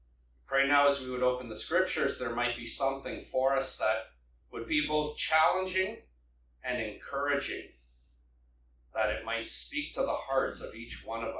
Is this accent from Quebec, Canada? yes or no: no; Bancroft, Ontario, Canada; from Ontario, from Bancroft.